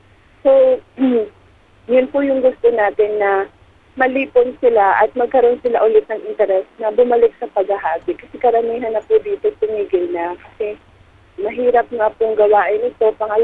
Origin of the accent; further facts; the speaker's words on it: Bangsamoro, Philippines; wala pa namang nagtataguyod mula sa amin sa Maranao na mapreserba itong ganitong kultura ng paghahabi